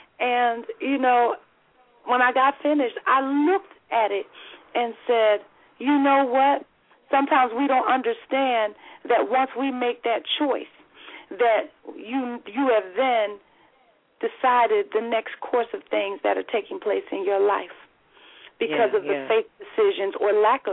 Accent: New Jersey, United States; You know, I'm from Jersey. I think I can talk pretty fast.

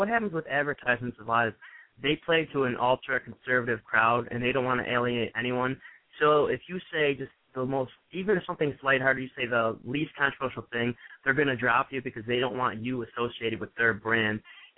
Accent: Northern United States, United States; born there; But I was born in the North with a very tolerant family who would not be okay with me using that word towards someone else.

